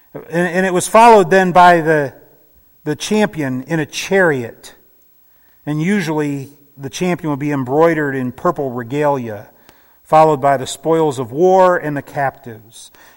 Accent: Canton, Ohio, United States; Growing up in Canton, Ohio, I am no stranger to the concept of a large parade.

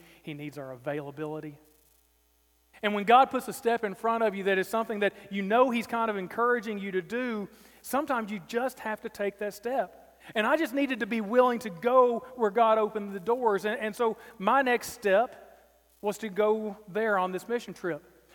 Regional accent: Springfield, Kentucky, United States; I'm from Springfield, Kentucky. It's a small town. We have more cows than people.

